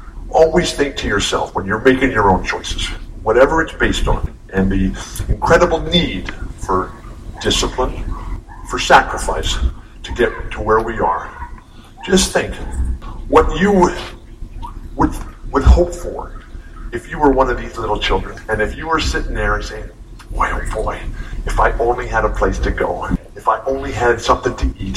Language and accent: English; La Mesa, California, United States; I'm from La Mesa. I went to Helix.